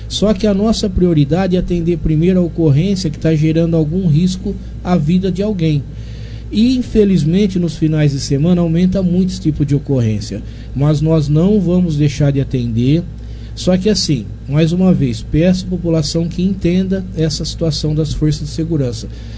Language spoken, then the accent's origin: Portuguese; Taquaritinga, São Paulo, Brazil; Nós que somos de Taquaritinga, nós somos meio diferenciados.